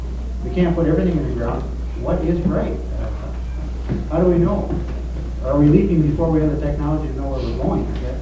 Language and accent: English; Twin Cities, Minnesota, United States; I mean, I come from the Twin Cities. They're building a $1 billion garbage burner.